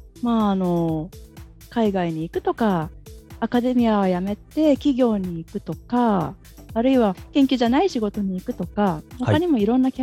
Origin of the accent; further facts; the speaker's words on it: Wakayama, Japan; 和歌山なんです、和歌山なんですけど。